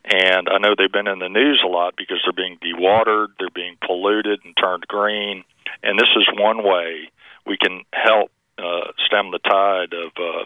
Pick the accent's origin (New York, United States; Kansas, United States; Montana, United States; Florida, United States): Florida, United States; Well, I'm from North Florida, so I can only think of the North Florida projects